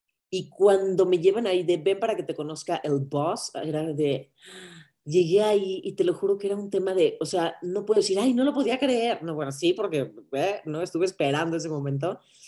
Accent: Mexico; pero sí soy mexicana, pues tengo tipo de mexicana, soy mexicana.

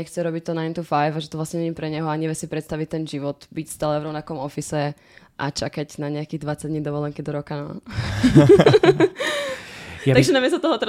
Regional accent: eastern Slovakia, Slovakia; accent: eastern Slovak; also born or lived in Prague, Czechia; Ja som úplne z východného Slovenska.

